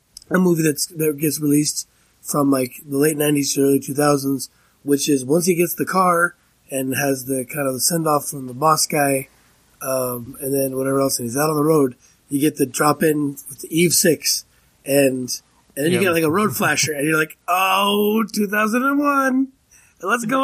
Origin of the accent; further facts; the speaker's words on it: Arizona, United States; but in this one, it just happened to be my home state of Arizona.